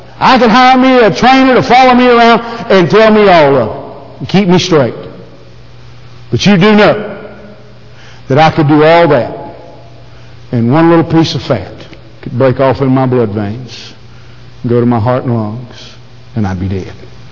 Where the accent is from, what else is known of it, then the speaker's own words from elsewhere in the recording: United States; It's just I'm from America and I'm a pansy.